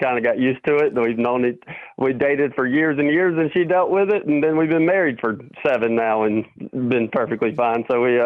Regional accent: Greenwood, South Carolina, United States; Yeah, that Greenwood in my hometown, which I'm about 45 minutes from Anderson

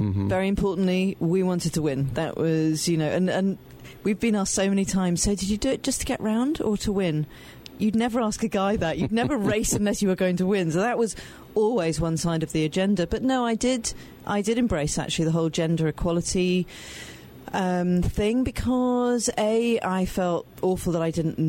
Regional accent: England, United Kingdom; born there; My father was Welsh. My mother's Scottish. I was born in England.

